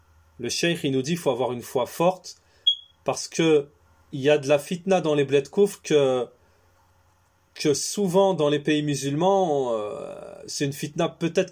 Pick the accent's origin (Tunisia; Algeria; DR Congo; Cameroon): Algeria; Ça fait 50 millions chez nous en Algérie.